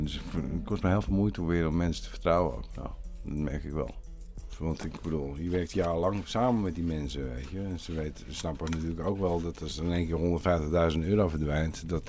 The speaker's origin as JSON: {"language": "Dutch", "region": "North Holland", "country": "Netherlands", "tie": "born or raised there", "said": "Ik kom uit een heel goed gezin. Met een achtergrond. Opgegroeid in het Gooi. Een rijke luiskindje."}